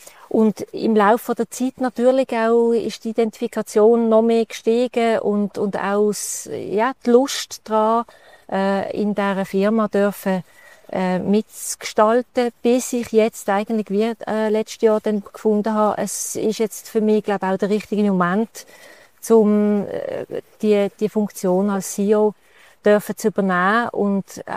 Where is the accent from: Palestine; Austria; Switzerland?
Switzerland; Muttenz, Basel-Landschaft; Ja, ich bin in der Region aufgewachsen, in Muttenz.